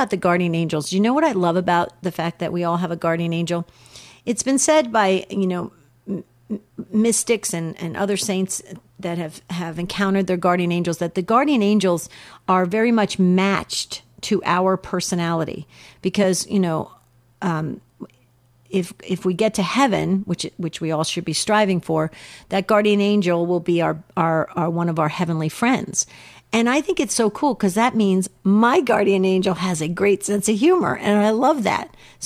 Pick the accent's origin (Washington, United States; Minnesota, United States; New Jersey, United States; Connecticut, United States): New Jersey, United States; Now we're going to go to New Jersey, my home state